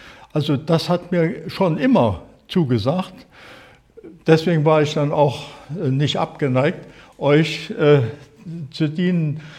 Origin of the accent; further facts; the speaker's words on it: Zschopau, Saxony, Germany; In Zschopau, da wo ich groß geworden bin, gingen wir morgens in den normalen Gottesdienst und abends in die landeskirchliche Gemeinschaft.